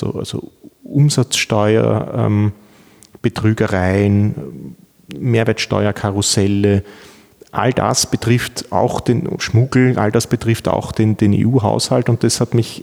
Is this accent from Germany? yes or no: no; Vienna, Austria; Also ich bin Wiener, ich komme aus Wien, bin dort zur Schule gegangen, Bundesheer, dann habe ich in Wien an der Universität Wien Jus studiert